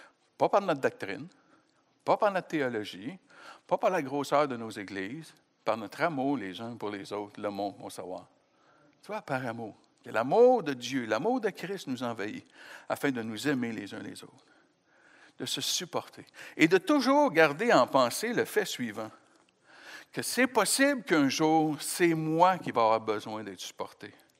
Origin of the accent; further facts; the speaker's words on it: Quebec, Canada; en tant que Québécois